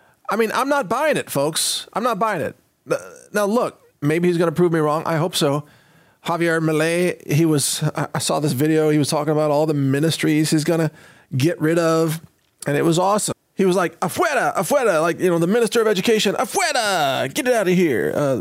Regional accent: Texas, United States; And as a Texan, I'm okay with giving him up to the DOJ because he deserves it.

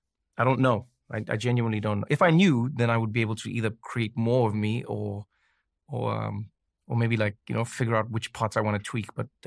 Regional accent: South Africa; I was born and raised in South Africa, right? I was born in 1984. So that was, you know, 6 years before apartheid ended, born to a black mother and a white father

